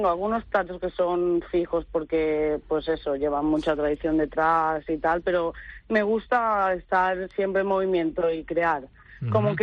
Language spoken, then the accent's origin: Spanish; Valencian Community, Spain; Los arroces siempre van a estar ahí presentes porque es una parte de mí que me define como valenciana